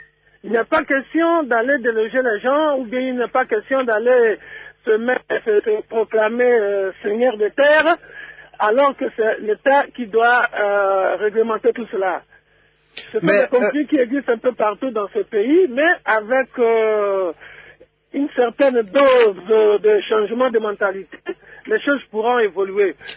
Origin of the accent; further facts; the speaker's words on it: Mbandaka, Équateur, DR Congo; Ici chez nous, en Mbandaka, par exemple, nous avons un site pétrolier très important